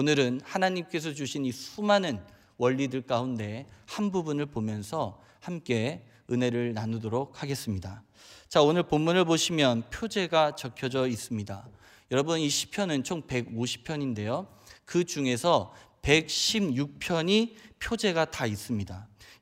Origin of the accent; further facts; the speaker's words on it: Chungcheong, South Korea; 저는 이 충청도 사람입니다. 제가 이제 서울 말을 쓰고 있기 때문에 제가 밝히지 않으면 잘 티가 안 나요.